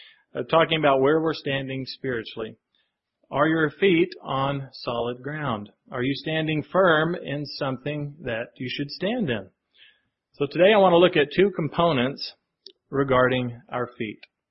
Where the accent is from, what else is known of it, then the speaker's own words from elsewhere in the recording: Kentucky, United States; but I am from Kentucky, so originally.